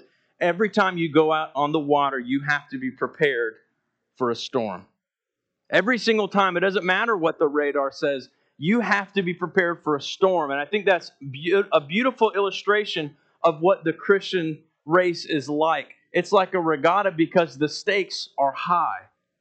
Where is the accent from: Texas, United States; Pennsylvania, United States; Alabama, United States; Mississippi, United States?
Alabama, United States; is because I grew up in Mobile Bay